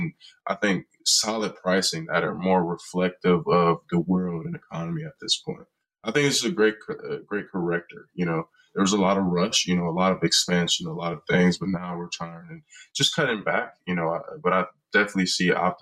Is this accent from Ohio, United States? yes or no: yes; Cleveland, Ohio, United States; I'm actually born and raised in Cleveland, Ohio, but I came to Ohio State University as a student for college, and I've been here for about 4.5 years